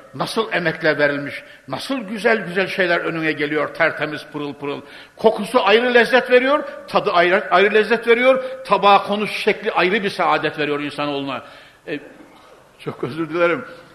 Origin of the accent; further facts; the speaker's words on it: Konya, Turkey; Biraz ben Konyalıyım, ne olsa Anadolu çocuğu biraz yayla adam olduğu için damarı sert.